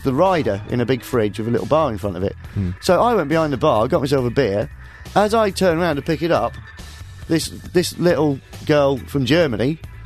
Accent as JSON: {"language": "English", "region": "London", "country": "United Kingdom", "tie": "born or raised there", "said": "I was brought up in the East End"}